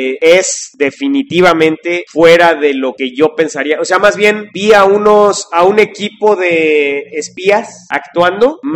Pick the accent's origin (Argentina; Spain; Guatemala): Guatemala; el aprendizaje de idiomas era para una élite nada más en mi país, que es Guatemala, ¿no?